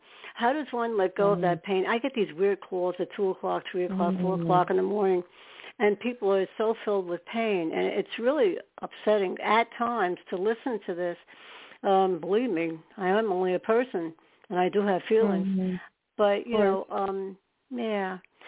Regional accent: New York, United States; We're both from New York, that's why.

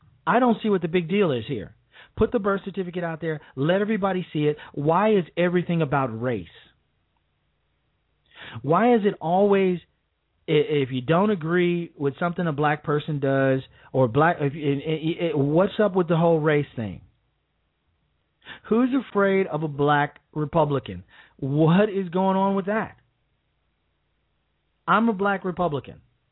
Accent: Ponce, Puerto Rico; born there; I happen to be born in Puerto Rico, in Ponce, Puerto Rico. My mom's was Puerto Rican, my dad black. So I was born in Ponce

